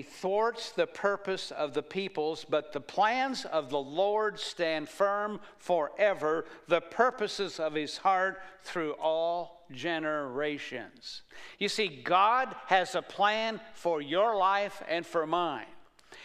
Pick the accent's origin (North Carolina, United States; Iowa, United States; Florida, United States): Iowa, United States; Baird; Once you leave Perry and head to a little place called Baird, where I grew up, you're in rural Iowa.